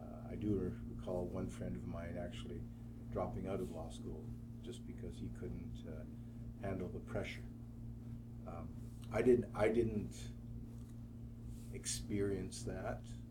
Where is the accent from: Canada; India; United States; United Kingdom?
Canada; Vancouver, British Columbia; I grew up in Vancouver, beautiful city, attended elementary and also high school, attended McGee and John Oliver High Schools, and then went on to UBC, where I studied law